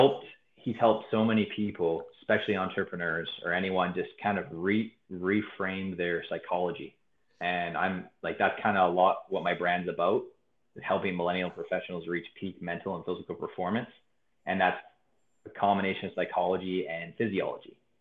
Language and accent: English; Canada; there was an event in Vancouver, because I'm Canadian